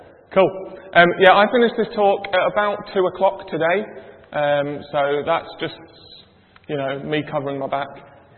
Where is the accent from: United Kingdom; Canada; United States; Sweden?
United Kingdom; because I'm British and that's the way we do things.